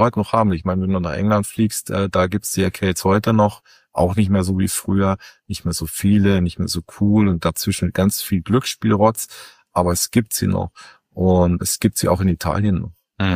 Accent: Munich, Bavaria, Germany; Da bin ich aber anders aufgewachsen tatsächlich. Also in München, eigentlich in jeder Gaststätte, gab's ein paar Automaten

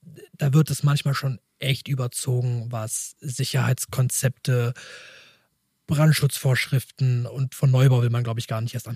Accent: Mannheim, Baden-Württemberg, Germany; Ich komme ja aus Mannheim und kandidiere hier.

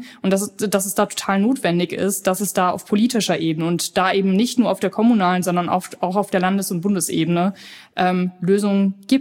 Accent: Osnabrück, Lower Saxony, Germany; born there; Doch, ich komme aus Osnabrück, aus Niedersachsen, ja, gebürtig, okay.

